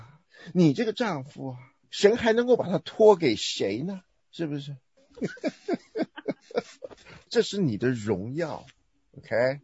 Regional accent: China; 就有点像我们中国人讲的，就是带不上台面

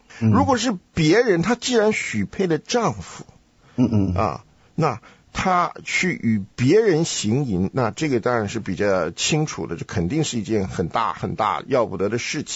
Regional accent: China; 这个文化大革命的血啊，还在我们中国人心里面流，不知道流到什么时候才会停啊。

